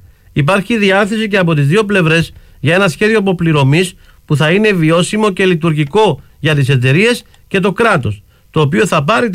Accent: Geri, Nicosia District, Cyprus; Γεννήθηκα στις φτωχογειτονιές στο Γέρι. Μεγάλωσα έξω από το προπονητικό κήπεδο της Μεγάλης Ομόνοιας του Λαού 1948.

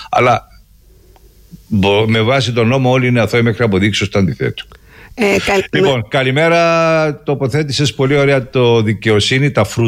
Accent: Cyprus; Εγώ, σαν Κύπριος φορολογούμενος πολίτης, θα το πω ότι δεν είναι λάθη που κάνουν.

